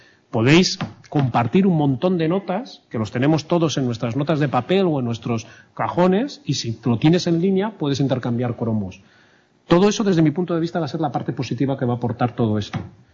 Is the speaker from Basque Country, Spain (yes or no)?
yes; Bilbao, Basque Country, Spain; porque vivimos en ciudades pequeñas, yo soy de Bilbao, y no encuentras mucha gente con tus mismas afinidades